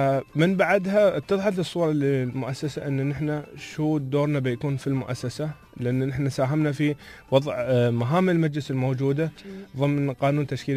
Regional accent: United Arab Emirates; إحنا كمواطن إماراتي قبل لا يكون كشاب إماراتي.

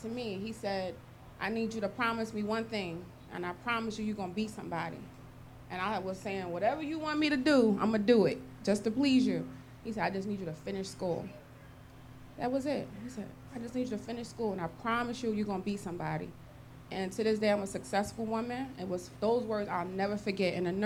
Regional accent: New Jersey, United States; Nobody knew I was pregnant, nothing. I'm from Jersey.

